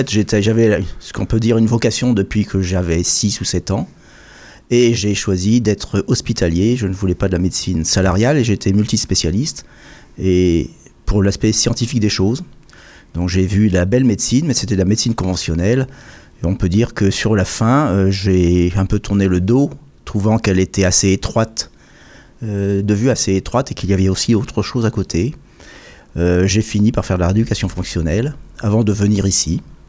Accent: Normandy, France; j'avais choisi depuis longtemps de venir en Bretagne pour y planter mes racines. Je suis normand d'origine.

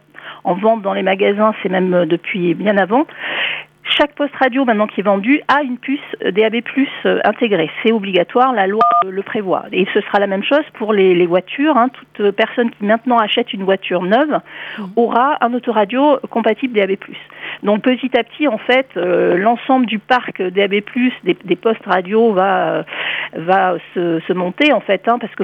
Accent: Brittany, France; les grands axes autoroutiers et routiers chez nous en Bretagne, puisqu'on n'a pas d'autoroute

